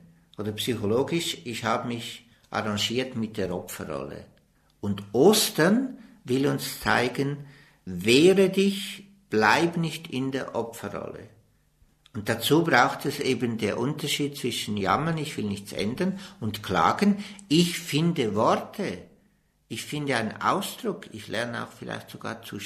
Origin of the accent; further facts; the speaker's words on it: Switzerland; Bei uns in der Schweiz sagt man zum Beispiel, immer ein bisschen jämmerle, das hält total fit.